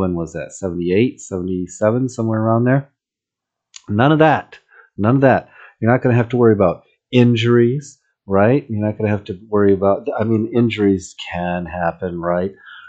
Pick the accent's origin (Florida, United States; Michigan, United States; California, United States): Michigan, United States; I grew up in Michigan. I know how the Lions go, but it'll be fun anyway.